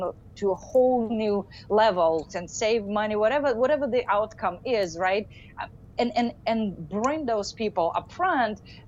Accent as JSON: {"language": "English", "country": "Russia", "tie": "born or raised there", "moved": "yes", "said": "I mean, I am an immigrant, right? So let's start with that. The fact that I grew up in Russia, right? Went back, it was USSR"}